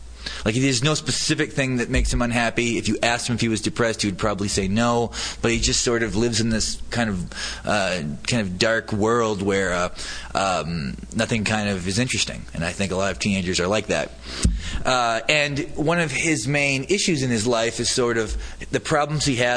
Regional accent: North Dakota, United States; Now, perhaps coincidentally, I'm from North Dakota, from a small town in North Dakota, so people might think this is my life

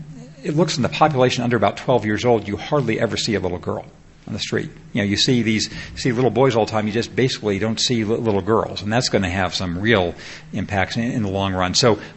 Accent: California, United States; I grew up near Los Angeles, and I'd never seen anything like what Beijing is like.

